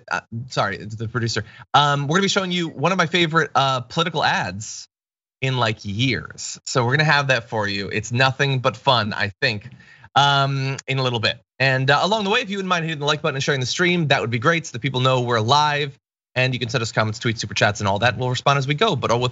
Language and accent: English; Connecticut, United States; I would love to see some snow here. That's probably not gonna happen. But anyway, I do miss it. I grew up in Connecticut.